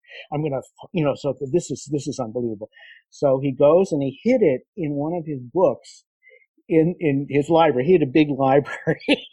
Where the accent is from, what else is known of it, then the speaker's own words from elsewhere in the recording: Boston, Massachusetts, United States; I grew up in around Boston, in the suburbs of Boston.